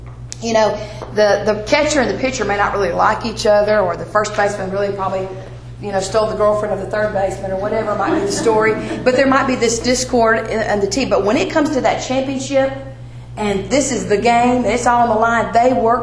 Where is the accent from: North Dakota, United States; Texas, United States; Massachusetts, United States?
Texas, United States; Carrollton; I grew up in the Dallas area in a suburb called Carrollton. I was born here, but my daddy was transferred off when I was young, and that's where I grew up.